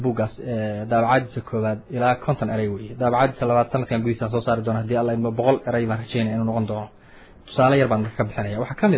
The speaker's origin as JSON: {"language": "Somali", "town": "Galkayo", "region": "Mudug", "country": "Somalia", "tie": "born or raised there", "said": "waxaan ku soo barbaaray magaalada Gaalkacyo waxaan ka soo baxay dugsiga Umar Samantar kadibna waxaan ka soo baxay jaamacadda Caanka Camud oo ku taala magaalada Boorame"}